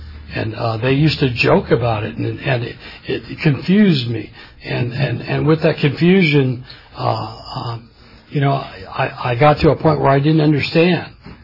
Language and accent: English; Porterville, California, United States; born there; I was born in Porterville, California, and my dad was a farmer